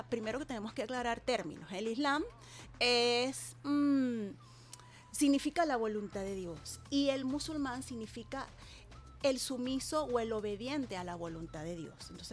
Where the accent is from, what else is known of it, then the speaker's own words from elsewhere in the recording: Venezuela; soy musulmana y sobre todo también soy orgullosamente muy venezolana. Es decir, que soy una venezolana musulmana o una musulmana venezolana.